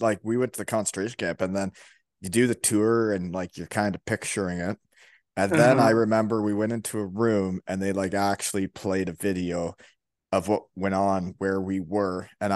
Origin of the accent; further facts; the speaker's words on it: Canada; it makes it a lot all more real as like a Canadian boy over here that learned about it, saw videos about it, movies about it.